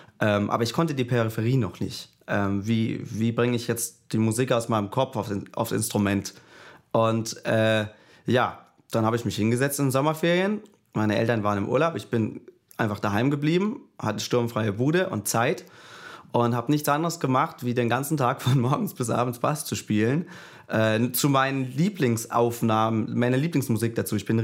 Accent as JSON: {"language": "German", "town": "Göppingen", "region": "Baden-Württemberg", "country": "Germany", "said": "ich komme aus Göppingen, das ist im Vilstal, quasi ganz grob zwischen Stuttgart und Ulm."}